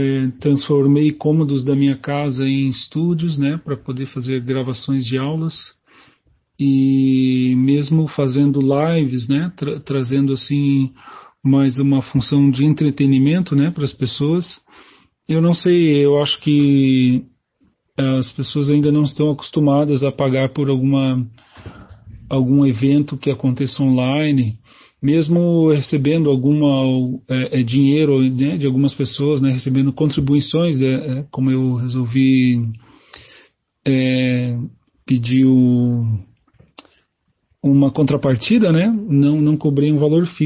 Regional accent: Curitiba, Paraná, Brazil; sou de Curitiba.

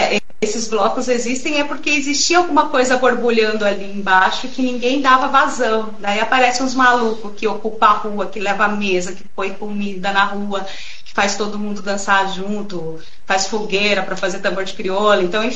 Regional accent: Campo Grande, Mato Grosso do Sul, Brazil; Eu também vim de Campo Grande

